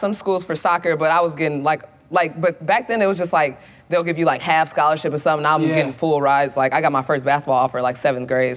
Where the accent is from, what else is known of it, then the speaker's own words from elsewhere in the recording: Nigeria; especially as a Nigerian, like, my parents were just, like, school.